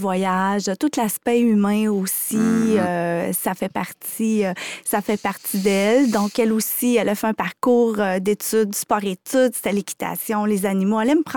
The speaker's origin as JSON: {"language": "French", "town": "Lac-Saint-Jean", "region": "Quebec", "country": "Canada", "tie": "born or raised there", "said": "Je suis originaire du Lac-Saint-Jean, donc je n'avais pas les mêmes facilités qu'une ville."}